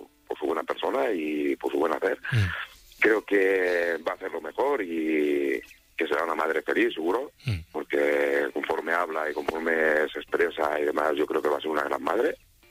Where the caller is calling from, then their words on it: Castellón, Valencian Community, Spain; Pues soy de Castellón.